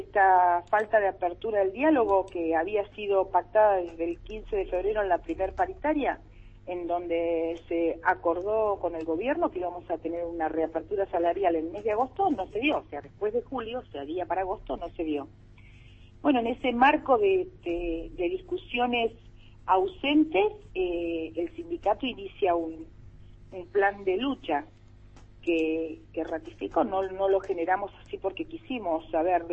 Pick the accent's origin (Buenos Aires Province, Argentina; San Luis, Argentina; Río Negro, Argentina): Río Negro, Argentina; Ingeniero Huergo; No, yo soy de Ingeniero Huergo, del Alto Valle